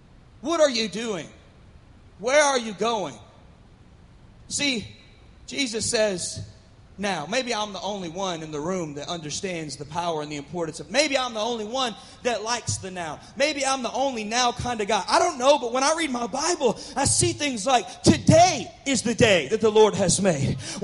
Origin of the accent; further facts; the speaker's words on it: the South, United States; I'm from the South, y'all.